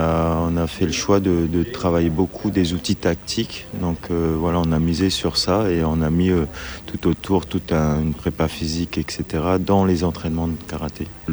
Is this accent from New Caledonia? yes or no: yes; New Caledonia; on n'était pas sûr d'avoir les Océanias chez nous en Nouvelle-Calédonie